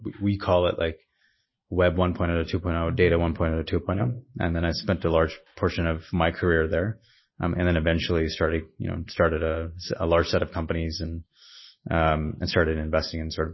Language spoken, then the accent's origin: English; United States; So my background's pretty simple. Born and raised in the States.